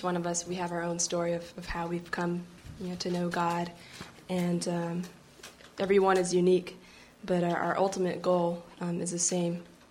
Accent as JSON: {"language": "English", "town": "Campbell", "region": "California", "country": "United States", "tie": "born or raised there", "also_born_or_lived": "Ho Chi Minh City, Vietnam / Minnesota", "said": "And first we were in Minnesota for about a year, but then it was really cold, and so we ended up in California in Campbell."}